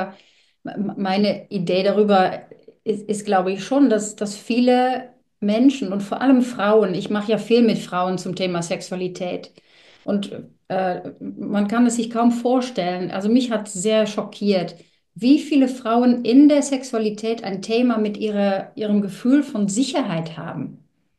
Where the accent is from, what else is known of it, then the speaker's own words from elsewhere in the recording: Netherlands; German is a second language; bin ja Niederländerin